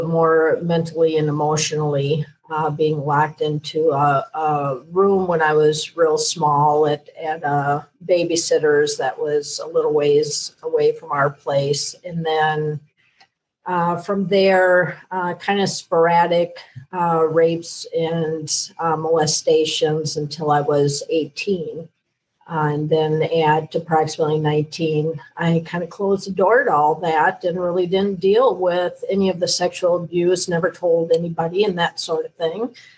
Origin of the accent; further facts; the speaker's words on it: Minnesota, United States; Yeah, I grew up in Minnesota on a small hobby farm